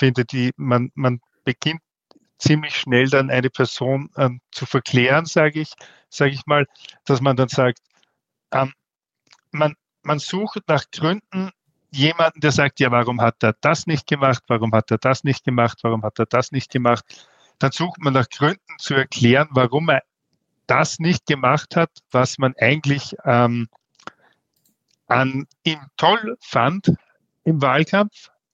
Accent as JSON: {"language": "German", "country": "Austria", "lives_now": "Germany", "said": "also ich bin ja aus Österreich, aber in Österreich genau dasselbe."}